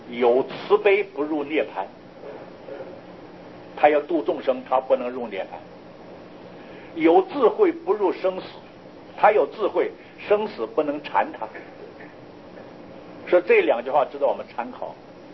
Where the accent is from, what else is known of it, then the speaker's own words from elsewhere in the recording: Taiwan; 我们台湾话不知道怎么讲，外省话跟台湾话这花就不是一样说法